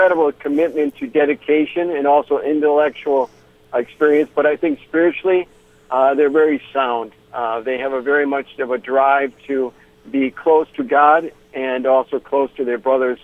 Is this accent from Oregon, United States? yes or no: no; Libertyville, Illinois, United States; Oh, just a shout-out to all the people in La Vita and also North Lawndale and, of course, my hometown, St. Joe's and Libertyville.